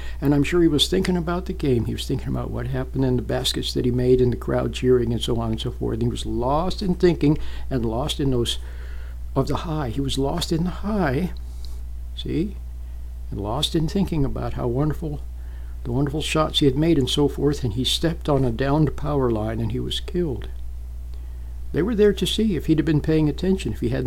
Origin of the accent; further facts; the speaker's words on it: Salt Lake City, Utah, United States; when I was a kid, a young man, growing up in Salt Lake City, Utah. Beautiful, beautiful place.